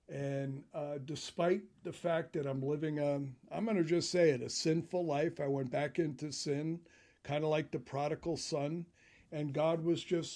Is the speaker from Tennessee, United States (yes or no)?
no; New York, United States; how I grew up in New York, and then all of a sudden I became a police officer.